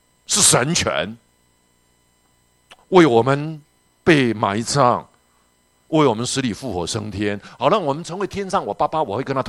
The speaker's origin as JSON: {"language": "Chinese", "town": "Houbi", "region": "Tainan", "country": "Taiwan", "tie": "born or raised there", "said": "我是南部台南后壁长大的，我家就在乌树林糖厂旁边"}